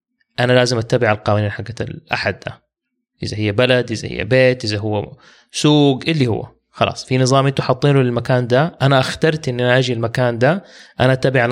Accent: Syria

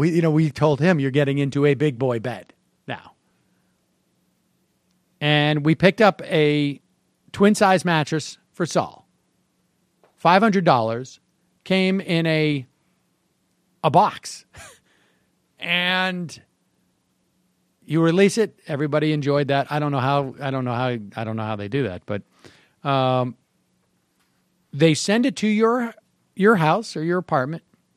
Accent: Massachusetts, United States; Now, understand, I'm from Massachusetts.

